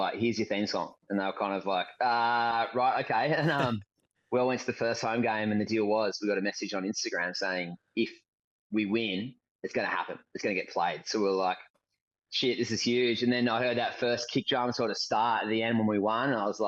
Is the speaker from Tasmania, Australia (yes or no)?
yes; Tasmania, Australia; I'm from Tasmania.